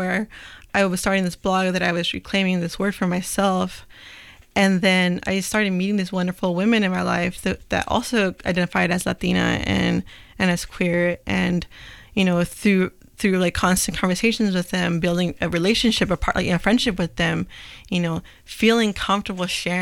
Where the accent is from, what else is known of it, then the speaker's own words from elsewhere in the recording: California, United States; Yeah, but I grew up closer to the desert, so like Joshua Tree, Palm Springs, than LA.